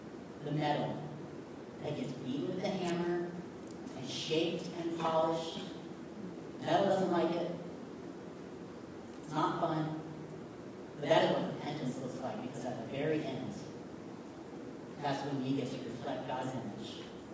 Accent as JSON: {"language": "English", "region": "the South", "country": "United States", "tie": "born or raised there", "said": "let me tell you, I am born and raised in the South, and my family is Southern, I'm a descendant of Confederate soldiers on both sides of my family."}